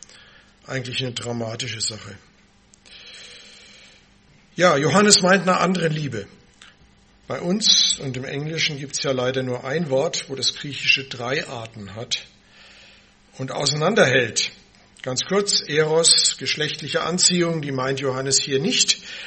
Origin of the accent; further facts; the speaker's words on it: Hesse, Germany; Ich bin dann in Hessen ja aufgewachsen.